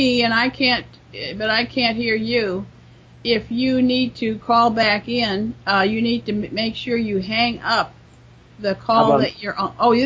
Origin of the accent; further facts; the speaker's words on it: Midwest, United States; I'm a Midwesterner, too.